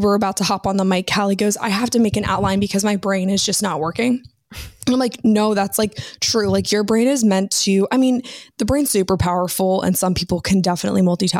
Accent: Maryland, United States; I am from Maryland. Currently, I live in Annapolis, which is like kind of like 45 minutes outside of DC

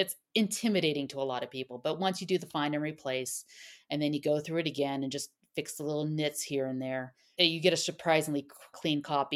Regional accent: California, United States; accent: SoCal; must be my SoCal accent.

